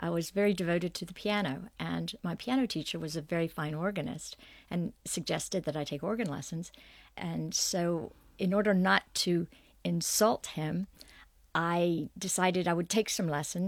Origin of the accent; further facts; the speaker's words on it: Winston-Salem, North Carolina, United States; I studied at Salem College in my hometown, where there were two Flintrop organs.